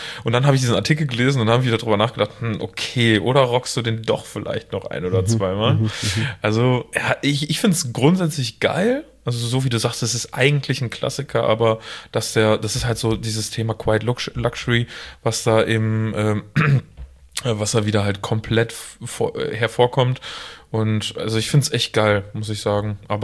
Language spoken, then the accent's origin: German; Münster, North Rhine-Westphalia, Germany; Ich als Münsteraner